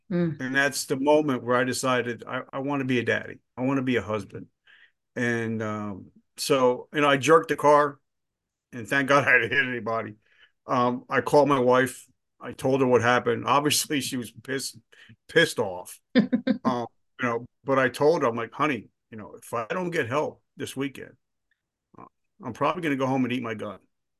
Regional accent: New Jersey, United States; because in New Jersey, I'm from Jersey, and on the highways, there's nothing but concrete pylons everywhere.

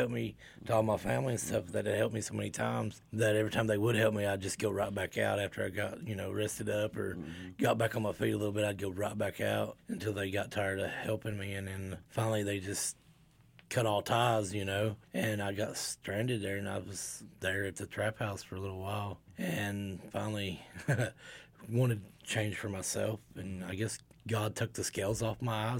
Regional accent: Virginia, United States; I'm 40 years old. I'm from Lee County, Virginia. I come to Bristol in 21, I think it was.

